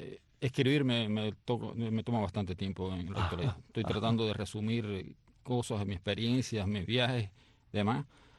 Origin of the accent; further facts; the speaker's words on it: Santa Clara, Villa Clara, Cuba; also born or lived in Havana; Yo nací en Santa Clara y viví ahí hasta los 18 años que me fui a estudiar ya biología y demás.